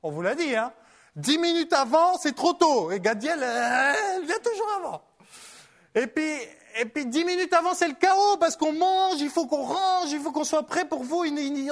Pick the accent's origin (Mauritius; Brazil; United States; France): France; Moi, je suis d'origine d'Europe de l'Est. Hein, mais bon français, bien éduqué à l'école de France.